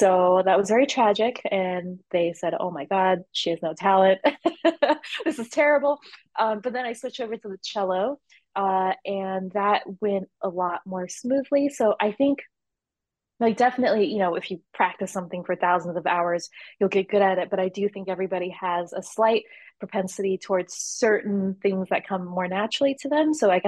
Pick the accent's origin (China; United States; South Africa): China; Shanghai; born there; English is a second language; So I was born in Shanghai, China, in the year 1985, authentic made in China person.